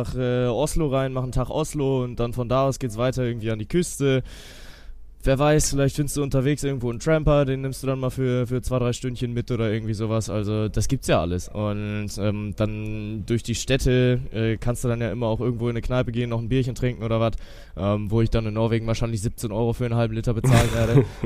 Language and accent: German; Kiel, Schleswig-Holstein, Germany; now in Cologne, Germany; Ich bin ja Kieler Jung